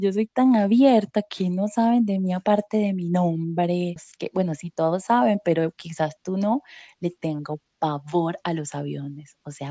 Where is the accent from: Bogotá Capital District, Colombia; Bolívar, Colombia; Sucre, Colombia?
Sucre, Colombia; Sincelejo; yo sé a qué huele mi tierra, yo sé a qué huele la arena. Entonces, a mí me puedes poner a elegir entre ir a Barcelona, que es mi destino soñado, y ir a Sincelejo.